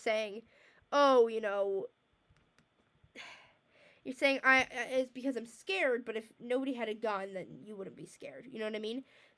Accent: Canada; I am American, but I live in Canada, and I've lived in Canada my whole life.

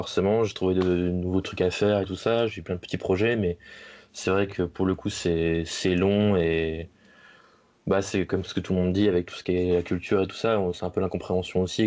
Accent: Normandy, France; je suis un enfant de la Manche, hein, bon gros normand, hein, fan de cidre et de calva, évidemment, comme tout normand qui se respecte

